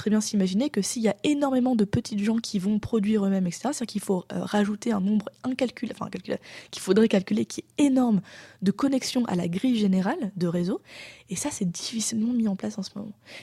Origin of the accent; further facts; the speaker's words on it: France; une adresse italienne qu'on n'avait pas, parce qu'on est français et qu'on n'avait pas du tout d'adresse italienne.